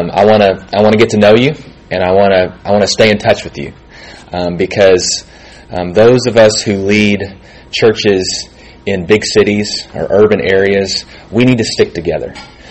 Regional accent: Searcy, Arkansas, United States; So I grew up in a small town. I grew up in Searcy, Arkansas, and at that time about 15,000 to 20,000 people was our population.

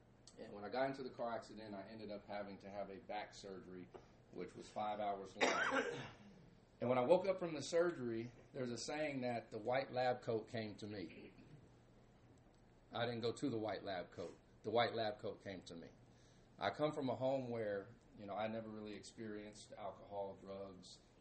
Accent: Baytown, Texas, United States; I'm from Baytown, Texas, 15 miles outside of Houston.

